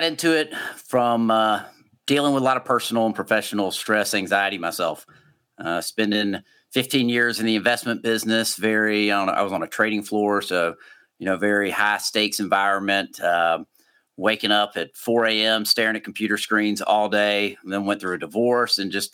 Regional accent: the South, United States; Growing up in the South, obviously we didn't teach things like that.

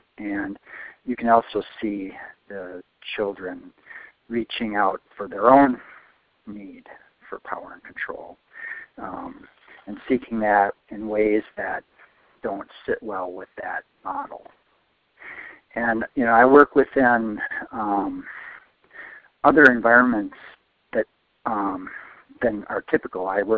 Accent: Wisconsin, United States; from Wisconsin.

